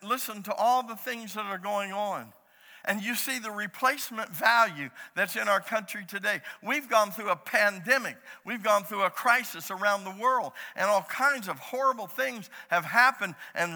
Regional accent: United States; I'm an American. I'm born in a Christian country, in a Christian family.

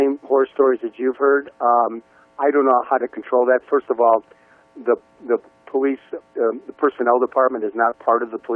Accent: Cleveland, Ohio, United States; moved away as an adult; now in Los Angeles, United States; I came from Cleveland, Ohio, to be an L.A. police officer almost 36 years ago

